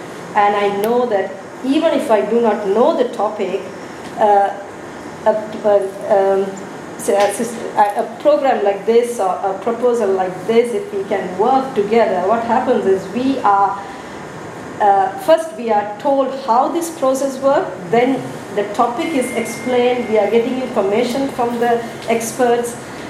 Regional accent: Sri Lanka; first language Tamil; English is a second language; I speak Tamil and I come from speaking country, yeah, we know, I was from Sri Lanka.

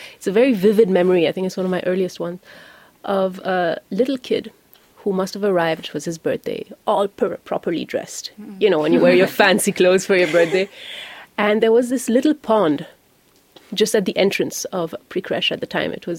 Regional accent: Auroville, Tamil Nadu, India; growing up in Auroville, one sometimes gets opportunities pretty early on

